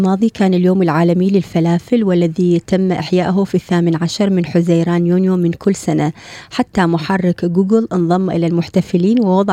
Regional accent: Iraq

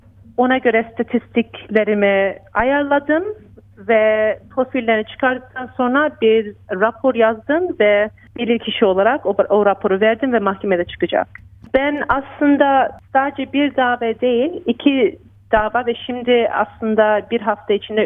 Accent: Australia; ikimiz de Avustralya'da doğumluyuz. Ben burada büyüdüm ve üniversiteyi burada bitirdim. 28 yaşındayım

